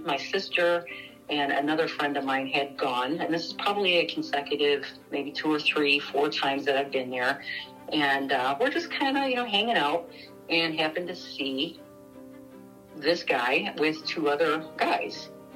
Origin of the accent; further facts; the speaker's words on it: Illinois, United States; he's from the North Side, I'm from the South Side.